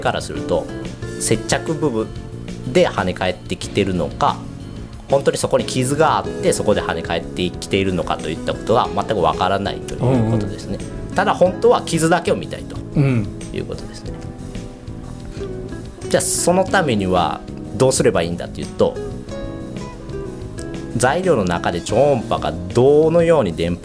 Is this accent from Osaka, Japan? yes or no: no; Kakogawa, Hyogo, Japan; now in Toyohashi, Japan; すっかり豊橋市民になりましたので、うん、私の地元が、まあ、兵庫県の加古川市というところなんですけども、